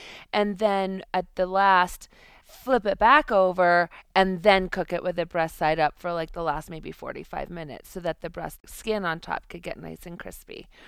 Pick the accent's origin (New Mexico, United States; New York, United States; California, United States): New Mexico, United States; Santa Fe; You know, I grew up in Santa Fe, so like there is no holiday meal without some form of chili in the cocktails and in the food.